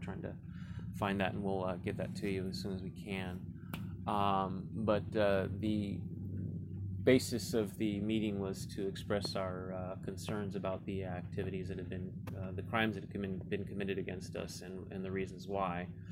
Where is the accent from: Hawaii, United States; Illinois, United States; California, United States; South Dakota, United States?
California, United States; Orange; born there; I was born in Orange, California.